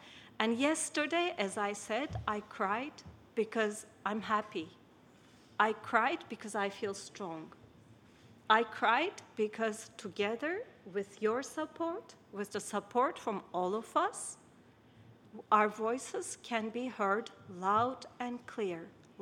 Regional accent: Turkey; from Portugal to Turkey, which is my country

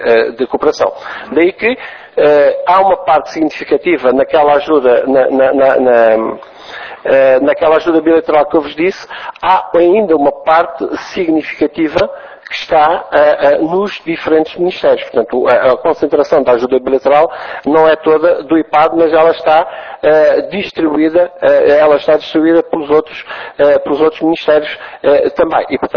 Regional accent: Angola; born there; eu nasci em Angola. Eu sou angolano

